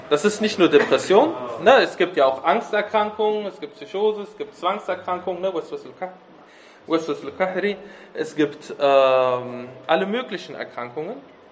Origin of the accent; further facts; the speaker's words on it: Düsseldorf, North Rhine-Westphalia, Germany; Und ich bin eigentlich aus Düsseldorf.